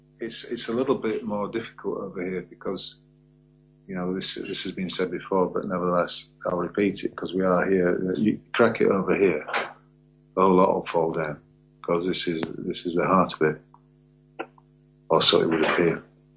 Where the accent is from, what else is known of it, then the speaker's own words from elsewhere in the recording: Scotland, United Kingdom; I'm Scottish